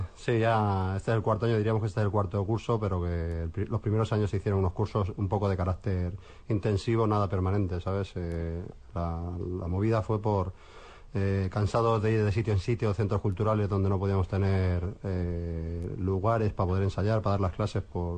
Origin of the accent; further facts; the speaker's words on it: Madrid, Community of Madrid, Spain; Yo nací de rebote aquí. Toda mi familia de Segovia.